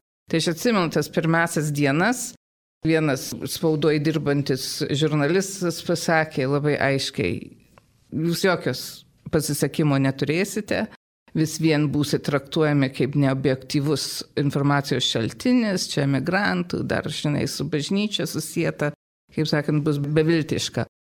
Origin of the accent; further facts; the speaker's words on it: Detroit, Michigan, United States; augdama, reiškia, Detroite, aš ir buvau įsitraukusi į bendruomenę veiklą, prieš tai į Lietuvių jaunimo sąjungos veiklą